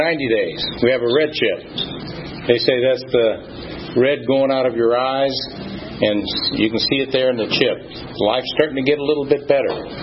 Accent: St. Louis, Missouri, United States; Now, I come from St. Louis, Missouri, home of Budweiser, which is something very delicious for me.

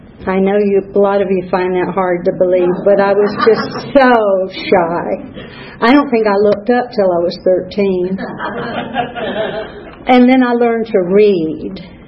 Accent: Sand Mountain, Alabama, United States; born there; I was born on Sand Mountain, Alabama. That's rural, northeast corner.

